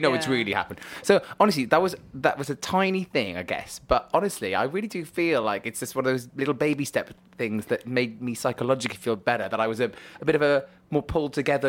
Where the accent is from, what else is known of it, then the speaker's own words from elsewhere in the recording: United Kingdom; because I'm very British and very tightly wound.